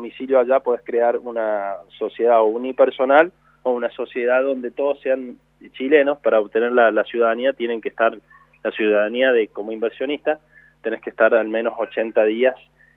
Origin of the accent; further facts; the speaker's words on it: Argentina; los trabajadores que somos, los trabajadores argentinos en cualquier parte del mundo triunfan de una manera impresionante